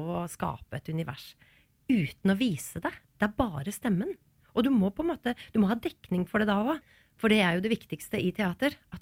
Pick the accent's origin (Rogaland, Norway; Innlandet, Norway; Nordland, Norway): Rogaland, Norway; Stavanger; accent: Stavanger dialect; Hadde vi vært i Stavanger nå, og gjort et intervju der, så hadde jeg snakket stavangersk.